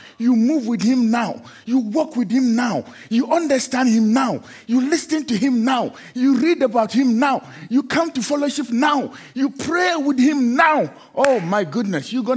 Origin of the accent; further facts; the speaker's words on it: Ghana; I come from West Africa, a country called Ghana.